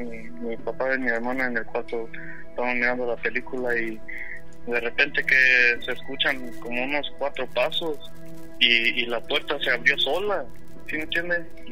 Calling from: Dallas, Texas, United States; Soy de aquí, de Dallas, Texas.

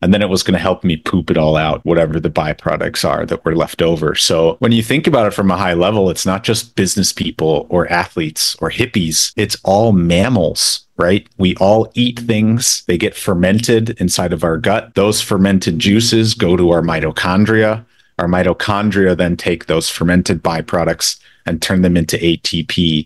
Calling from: Chicago, Illinois, United States; I'm calling in from Chicagoland.

